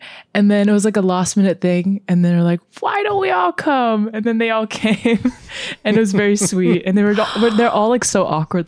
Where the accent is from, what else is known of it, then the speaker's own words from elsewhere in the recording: Singapore; also born or lived in Philippines; now in United States; I was born in the Philippines, and then before moving to the US, I moved like seven times, and I consider Singapore my home because it's the place I've lived the most.